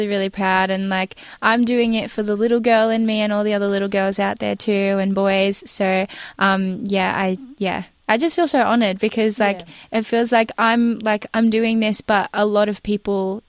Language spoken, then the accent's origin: English; Australia; I feel so strongly about my Filipino heritage. You know, I grew up in Australia